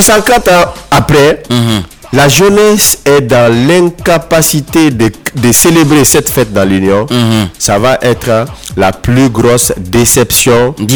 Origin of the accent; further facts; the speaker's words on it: Guinea; En tant que jeune, on parle en tant que Guinéen